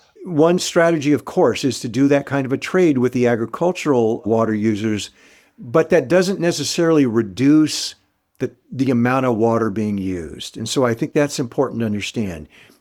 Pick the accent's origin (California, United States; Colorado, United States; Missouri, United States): California, United States; San Diego; I'll use the example of my hometown. I grew up in San Diego, California.